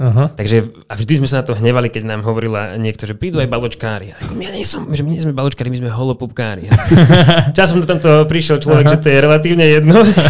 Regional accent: Čierny Balog, Banská Bystrica Region, Slovakia; Čierny Balok.

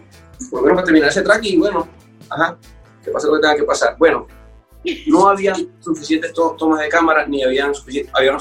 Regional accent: Venezuela; somos personas, los venezolanos por naturaleza, somos apegados a la tierra, pues.

